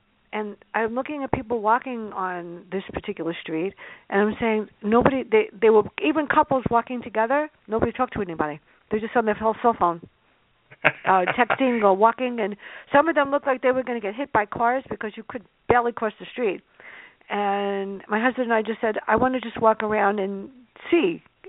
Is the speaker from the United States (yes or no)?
yes; Bronx, New York, United States; well, I come from the Bronx, not anymore.